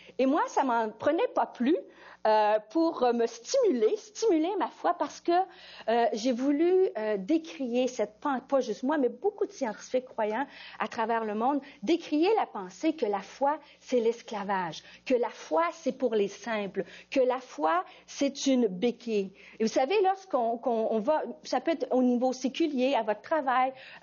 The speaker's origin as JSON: {"language": "French", "town": "Rimouski", "region": "Quebec", "country": "Canada", "said": "Moi, je viens de Rimouski, cette petite ville-là, oui. Et puis, j'ai étudié à l'Université du Québec à Rimouski."}